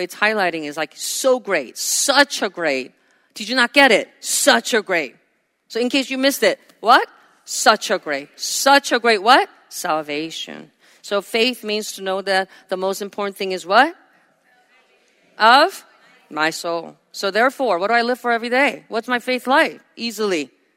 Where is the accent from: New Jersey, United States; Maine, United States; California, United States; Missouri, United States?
New Jersey, United States; I'm from Jersey. I'm from America. It's Thomas Edison.